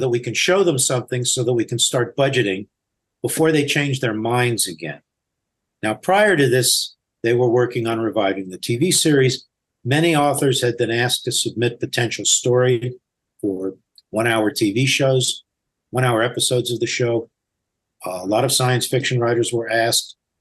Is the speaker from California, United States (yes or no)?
yes; Los Angeles, California, United States; I was raised in Los Angeles. I knew people.